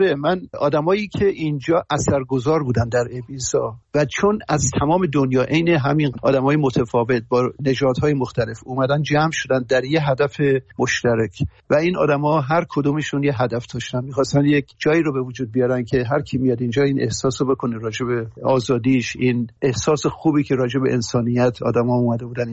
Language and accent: Persian; Mashhad, Razavi Khorasan, Iran; moved away as an adult; also born or lived in Tehran; و از ایران 40 سال پیش اومدم بیرون. اصلیتم مال مشهده و تهران گراب کردم دوره دانشگاه و اینا رو، ولی خیلی جوان بودم که اومدم بیرون